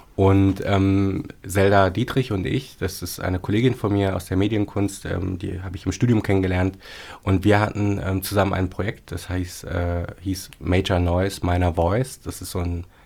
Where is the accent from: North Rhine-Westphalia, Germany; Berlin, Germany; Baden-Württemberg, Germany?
North Rhine-Westphalia, Germany; Paderborn; so 8 Jahre lang in Paderborn, in meiner Heimatstadt, eine Lesebühne.